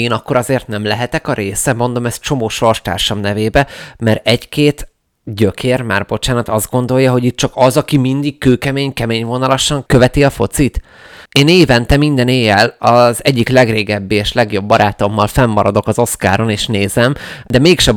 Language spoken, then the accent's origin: Hungarian; Hungary; nagyon-nagyon-nagyon-nagyon büszke voltam arra, hogy magyar vagyok.